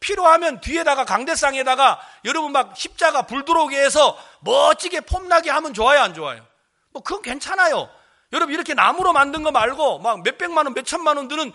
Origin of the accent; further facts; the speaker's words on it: Jeolla, South Korea; 저는 고향이 전라도예요.